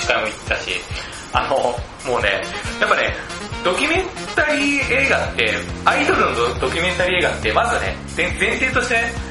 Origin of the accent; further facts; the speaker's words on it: Fukuoka, Japan; あの、僕、地元福岡なんですよ。